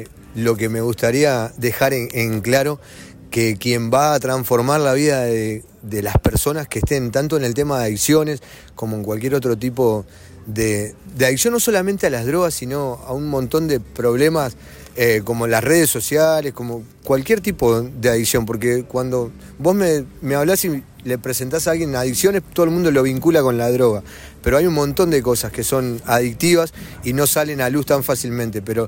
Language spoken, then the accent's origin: Spanish; Montevideo, Uruguay; now in Chuy, Uruguay; soy de Montevideo, estoy viviendo ahora en la ciudad de Chuy. Llegué en el mes de marzo, llegué al departamento, pero a la localidad de Punta del Diablo, a vivir en el centro de rehabilitación La Casa del Alfarero